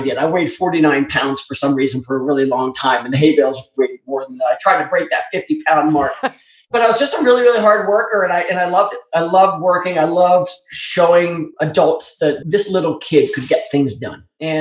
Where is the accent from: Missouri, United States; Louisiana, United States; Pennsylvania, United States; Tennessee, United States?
Pennsylvania, United States; Philadelphia; I'm from Philadelphia. I had a really good metabolism.